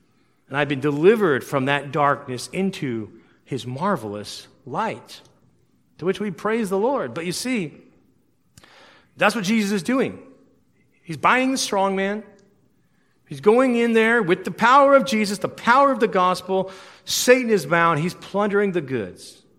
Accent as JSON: {"language": "English", "town": "Denver", "region": "Colorado", "country": "United States", "tie": "born or raised there", "said": "But, you know, now that they've legalized all of these things, I don't like it. But you know, I grew up in Denver, Colorado."}